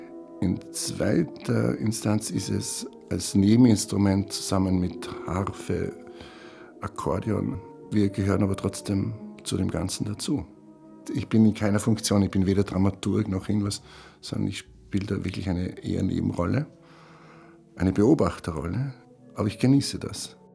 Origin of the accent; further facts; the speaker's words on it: Upper Austria, Austria; ich komme aus Oberösterreich